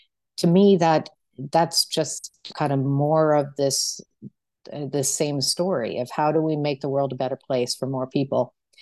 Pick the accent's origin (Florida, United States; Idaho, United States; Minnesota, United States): Minnesota, United States; Minneapolis; I grew up in the Midwest and I actually grew up going to the church that … went to, downtown Minneapolis, Park Avenue Methodist Church.